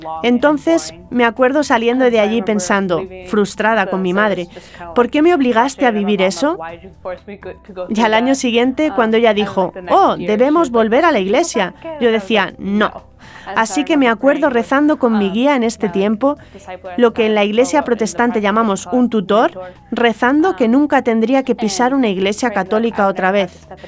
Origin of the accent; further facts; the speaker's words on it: Boise, Idaho, United States; now in Ireland; soy de Boise, Idaho, en América. Tengo 22 años y ahora estoy en Irlanda, como misionera.